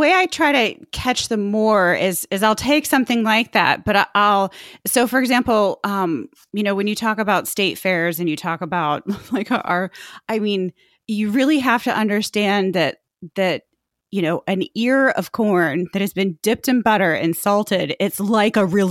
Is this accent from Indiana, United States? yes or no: yes; Indiana, United States; Correct. I grew up in Indiana.